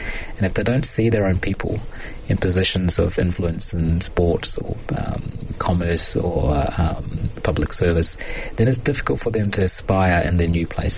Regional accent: New Zealand; also born or lived in Kerala, India; after many years of living, growing up in New Zealand. I'm more of a New Zealander in terms of my outlook and my knowledge and my skills, how I talk and behave, than I am a Malayali.

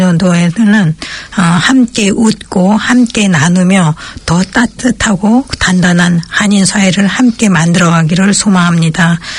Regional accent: South Korea; moved away; 비록 우리는 대한민국을 떠나 멀리 이 땅에서 살아가지만 한국인으로서의 정체성과 자긍심을 갖고

